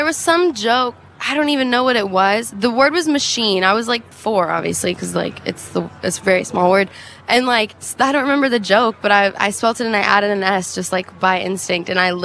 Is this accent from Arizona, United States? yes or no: yes; Phoenix, Arizona, United States; But growing up in Phoenix, they had this thing called McDowell Mountain Music Festival that was really fun.